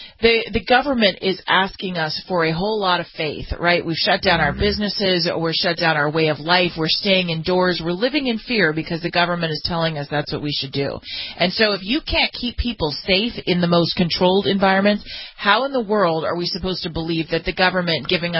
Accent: California, United States; But certainly in my home state of California

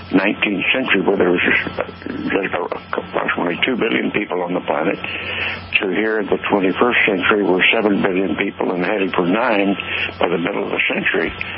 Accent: Roswell, New Mexico, United States; My people were ranchers and farmers in that area and farmers in the dealership, so I grew up in Roswell.

